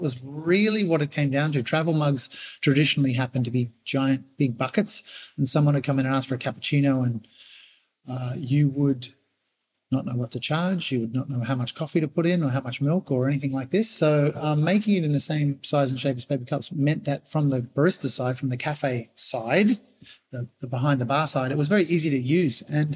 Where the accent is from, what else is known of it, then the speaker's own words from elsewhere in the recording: Melbourne, Victoria, Australia; accent: Australian; An Aussie. Coming from Melbourne, so a town that through the sort of late 90s and early 2000s was absolutely obsessed with coffee